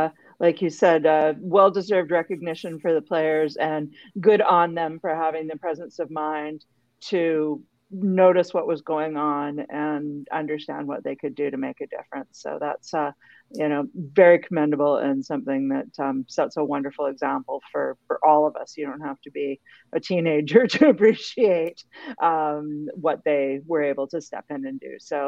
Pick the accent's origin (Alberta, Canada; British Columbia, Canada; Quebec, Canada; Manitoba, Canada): British Columbia, Canada; Vancouver; my hometown of Vancouver